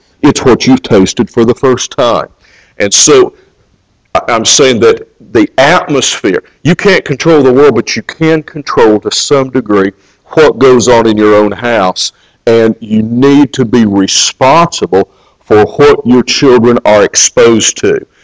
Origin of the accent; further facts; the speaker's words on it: Kansas City, Missouri, United States; I was raised in the barbecue capital of the world. I was raised in Kansas City